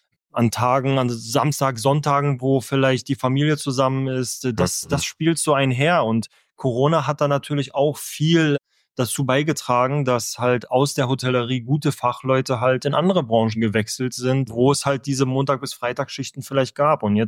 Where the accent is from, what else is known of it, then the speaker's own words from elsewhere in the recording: Germany; Ja, und wir als Deutsche neigen halt wirklich dazu, viel zu jammern.